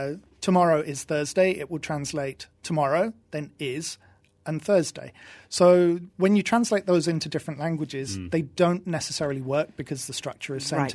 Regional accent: East of England, United Kingdom; born there; I was born in Norfolk.

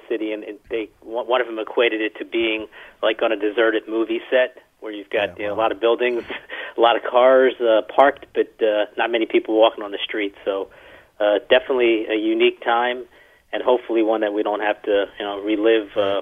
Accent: Philadelphia, Pennsylvania, United States; No, I'm not. I am not from New York. I'm from Philadelphia.

